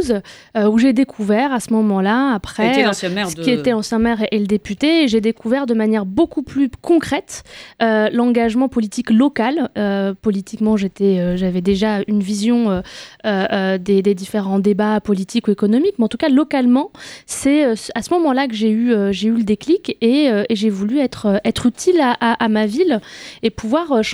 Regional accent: Saint-Denis, Île-de-France, France; Mes deux grands frères sont nés au Maroc, mais en tout cas, mon petit frère et moi, on est nés à Saint-Denis. On y a fait toute notre scolarité

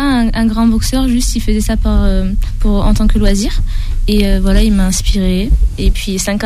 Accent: Southern France, France; now in Toulouse, France; j'ai 19 ans. Je suis originaire du sud de la France, j'habite à Toulouse.

